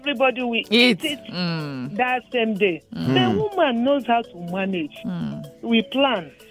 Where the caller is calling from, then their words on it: Alimosho, Lagos, Nigeria; I'm calling from Alimo Show.